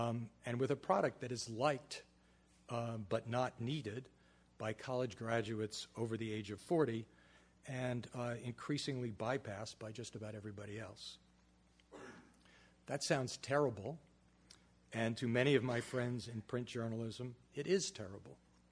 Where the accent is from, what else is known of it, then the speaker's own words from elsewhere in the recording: New England, United States; also born or lived in Bronx, New York; I was born in the Bronx. Sandy said New York, but it was really the Bronx part of New York. And I spent most of my formative years in New England.